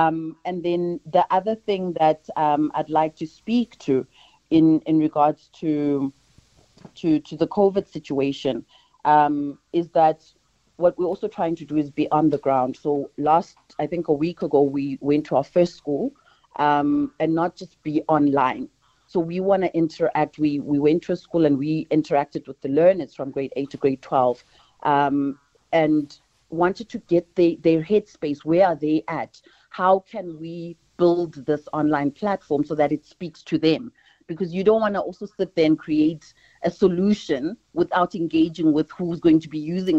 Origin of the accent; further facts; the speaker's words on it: South Africa; Especially where I'm living as a South African.